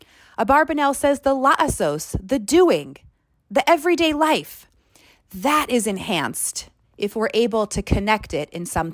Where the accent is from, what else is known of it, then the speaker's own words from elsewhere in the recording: Los Angeles, California, United States; I'm from Los Angeles